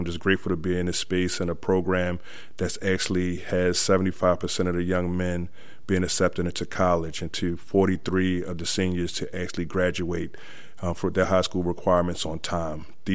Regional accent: Baltimore, Maryland, United States; because I actually was a stellar student growing up in West Baltimore.

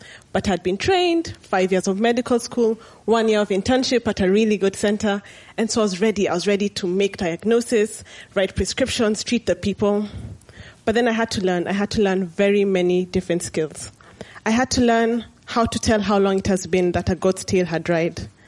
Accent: Nairobi, Kenya; I grew up in Nairobi my whole life. I went to medical school in Nairobi.

